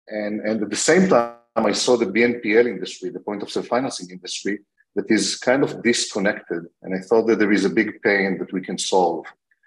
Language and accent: English; Israel; accent: Israeli; Yeah, maybe Israeli. We started in Israel. I'm originally from Israel